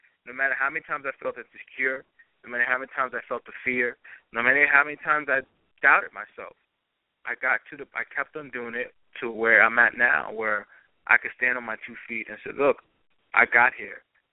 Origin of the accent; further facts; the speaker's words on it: Brooklyn, New York, United States; And basically the journey that I had of growing up in Brooklyn, feeling the pressures of society, telling me what to be, family, pressures of family